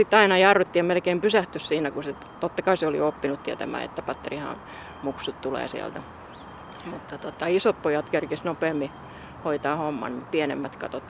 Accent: Turku, Southwest Finland, Finland; mä olen ihan syntyperäinen, aito alkuperäinen patterihakalainen, muinaisjäännös voi sanoa. Olen tietysti Heidekenillä syntynyt, niin kuin turkulaisen kuuluu, mutta sieltä, kun tuotiin mun kotiin tuohon Kanslerintie 6

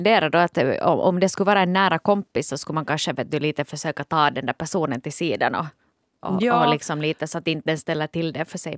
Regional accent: Finland; Det här har lett till att jag numera oftare säger att jag är svensk än finländare.

